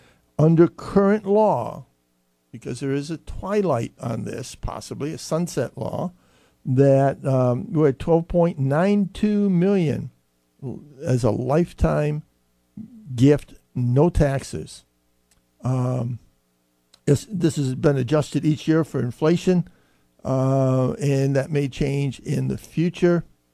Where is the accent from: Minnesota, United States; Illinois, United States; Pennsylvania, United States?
Pennsylvania, United States; now in Virginia, United States; I came here from Pennsylvania.